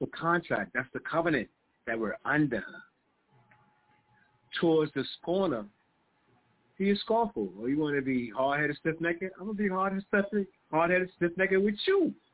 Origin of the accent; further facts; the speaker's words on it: New York, United States; I grew up in Harlem, son, and my friend in junior high school was driving around in a Porsche.